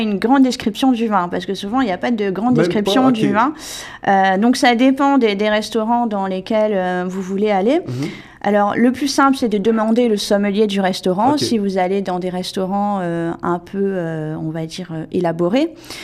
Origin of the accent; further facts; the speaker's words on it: France; moved away as an adult; now in Canada; en tant que Française qui a débarqué au Canada